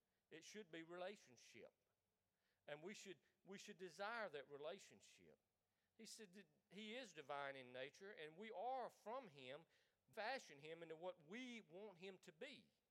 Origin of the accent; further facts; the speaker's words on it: Deep South, United States; We're from the Bible Belt. We're from the Deep South. We're from the Bible Belt where everybody is Jesus, for the most part.